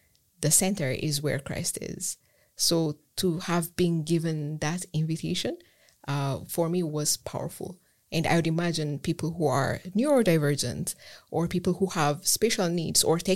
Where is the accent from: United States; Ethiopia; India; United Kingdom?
Ethiopia; English is a second language; moved away as an adult; I left Ethiopia. I'm from Ethiopia. I left Ethiopia to pursue undergraduate studies in Germany.